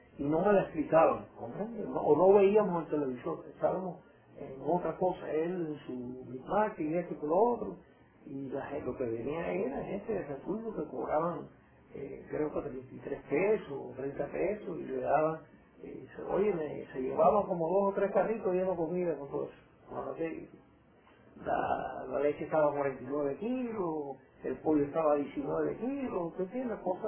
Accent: Santa Clara, Villa Clara, Cuba; moved away; yo soy de Santa Clara y fui a La Habana varias veces y demás

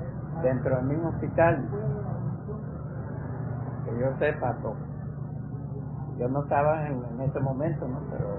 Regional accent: Guantánamo, Cuba; Yo trabajaba ahí desde que vine fui de Guantánamo para allá.

